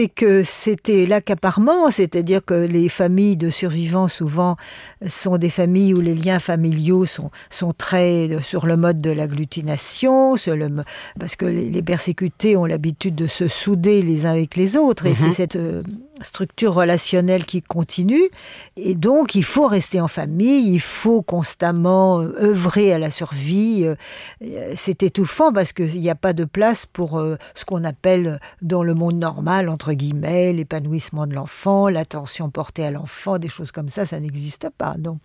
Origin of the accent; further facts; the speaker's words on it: Paris, Île-de-France, France; Moi, je suis née à Paris et j'ai vécu pendant toute mon enfance entre deux mondes.